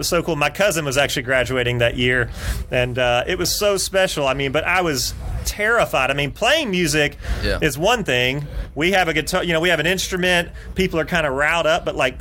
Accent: Augusta, Georgia, United States; growing up in Augusta, Georgia

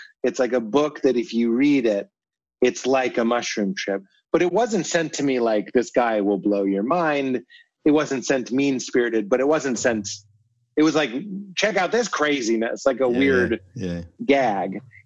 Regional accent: Boston, Massachusetts, United States; But we're both Aries. We're both from Boston. We're both achievers.

